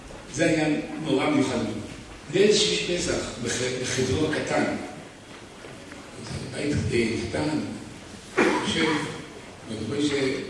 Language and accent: Hebrew; Jerusalem, Jerusalem District, Israel; אני כנער ירושלמי זכיתי להנקי אותו.